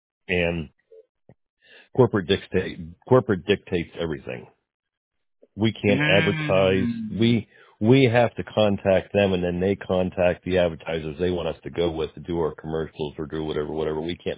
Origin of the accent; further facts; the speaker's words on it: Altoona, Pennsylvania, United States; also born or lived in Wilkes-Barre; originally from Altoona.